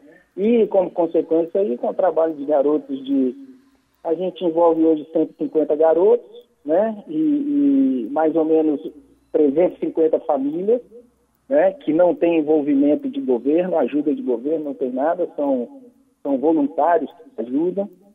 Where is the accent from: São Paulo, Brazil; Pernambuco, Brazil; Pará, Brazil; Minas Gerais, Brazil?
Minas Gerais, Brazil; Belo Horizonte; now in Salvador, Brazil; teve Belo Horizonte, que é a minha cidade natal, ela também teve uma flexibilização grande, né?